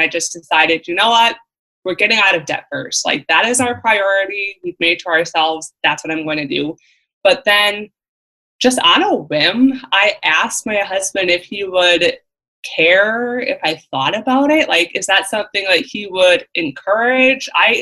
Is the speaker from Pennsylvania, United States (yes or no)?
no; Wisconsin, United States